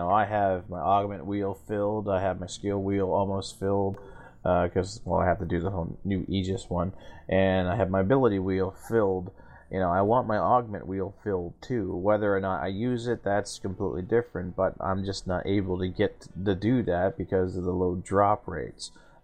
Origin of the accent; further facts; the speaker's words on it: Canada; What? I am Canadian.